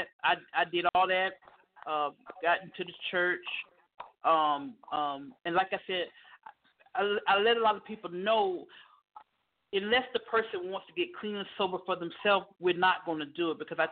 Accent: Florida, United States; I was sitting in a crack house in Daytona because, like I said, I'm originally from Florida.

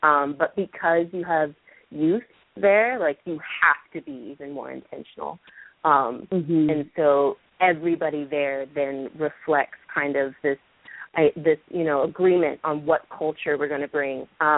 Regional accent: the South, United States; I'm definitely a Southerner, there's no doubt about

